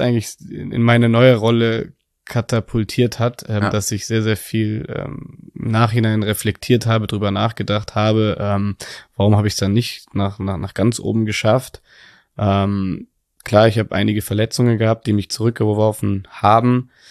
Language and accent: German; Berlin, Germany; Meine Heimat wird immer Berlin bleiben.